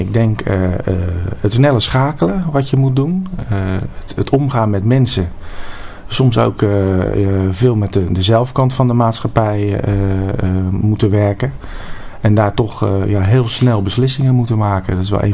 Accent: Rotterdam, South Holland, Netherlands; Ik ben geboren in Rotterdam. Uh-huh. Rotterdam-Zuid. Uh-huh. Dus echt Rotterdam.

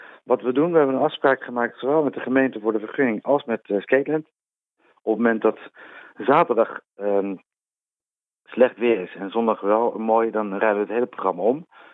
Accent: Netherlands; En iets waar wij als Nederlanders ook niet per se slecht in zijn natuurlijk.

